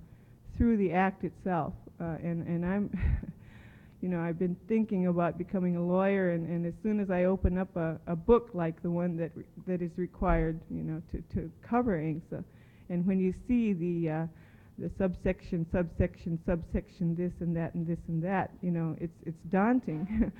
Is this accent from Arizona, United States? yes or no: no; Unalakleet, Alaska, United States; I'm an Inupiaq. I'm from Unalakleet.